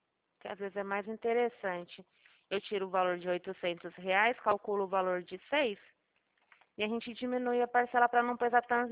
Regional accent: Araçatuba, São Paulo, Brazil; Araçatuba mesmo, aqui da General Glicério.

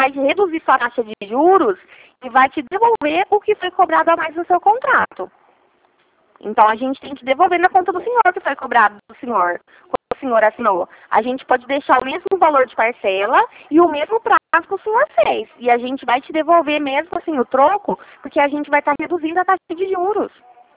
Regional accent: Ribeirão Preto, São Paulo, Brazil; Eu sou de Ribeirão Preto.

